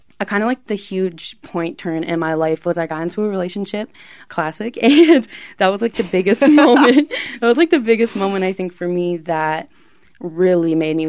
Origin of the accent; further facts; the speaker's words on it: Ann Arbor, Michigan, United States; I grew up in the Ann Arbor community. I'm a fellow Christ the King parishioner.